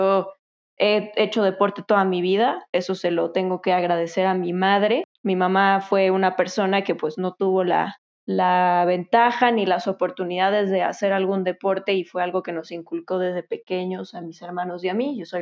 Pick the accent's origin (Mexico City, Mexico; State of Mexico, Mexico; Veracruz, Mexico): Mexico City, Mexico; Soy de la Ciudad de México, born and raised.